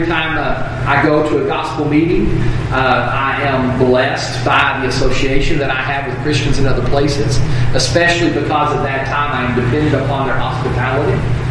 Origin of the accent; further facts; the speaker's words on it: Texas, United States; Now, as a Texan, that's hard to stomach